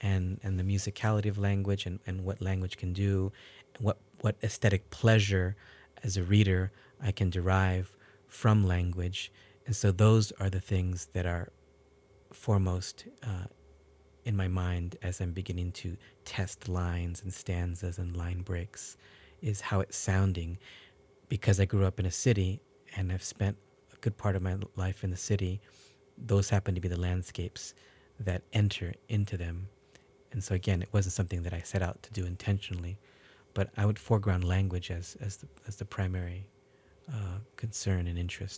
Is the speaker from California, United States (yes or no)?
yes; San Francisco, California, United States; also born or lived in Madrid, Spain; I grew up in San Francisco and lived in Madrid, Spain for the better part of 10 years